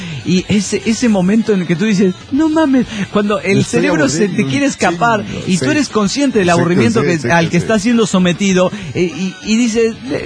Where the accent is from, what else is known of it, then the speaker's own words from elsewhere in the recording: Orizaba, Veracruz, Mexico; Yo soy de Orizaba, Veracruz.